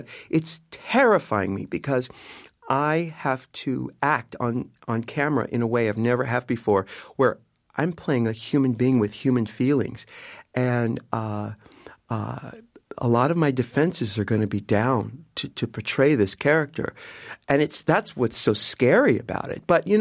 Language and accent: English; San Diego, California, United States; but I grew up in San Diego and I had to play small so that I didn't attract too much attention or too much ridicule.